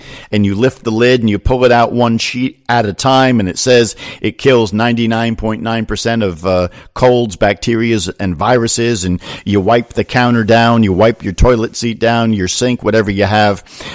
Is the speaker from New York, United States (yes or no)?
no; New Jersey, United States; now in Florida, United States; In New Jersey, in some parts of Jersey, my home state, you are already locked down.